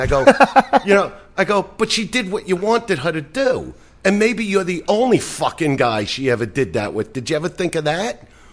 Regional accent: Brooklyn, New York, United States; now in Los Angeles, United States; when I grew up in Brooklyn, I always had a girlfriend.

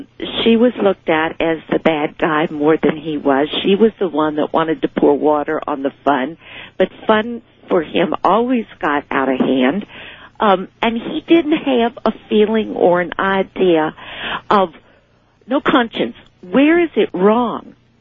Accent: Gainesville, Florida, United States; Ken, by the way, I'm from Gainesville, Florida

